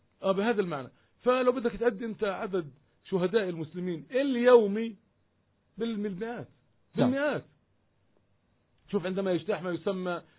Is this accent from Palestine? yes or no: yes; Palestine